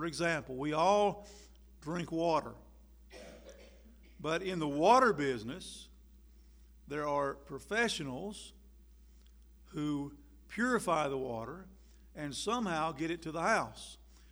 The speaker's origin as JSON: {"language": "English", "town": "Tryon", "region": "North Carolina", "country": "United States", "tie": "born or raised there", "said": "When we were growing up in Tryon, North Carolina, we never locked the house."}